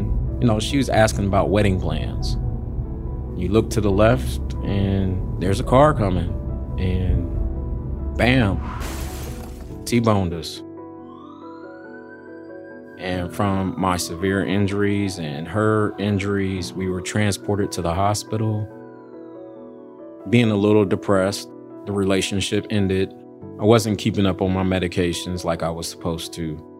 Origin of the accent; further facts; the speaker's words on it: Columbus, Ohio, United States; I grew up here in Columbus, Ohio. Grew up in a two-parent family home, loving mom, loving dad